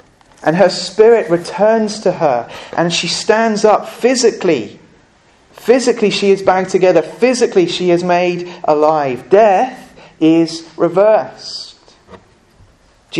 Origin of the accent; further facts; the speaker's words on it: England, United Kingdom; Sounds very arrogant. We're very English sometimes, aren't we?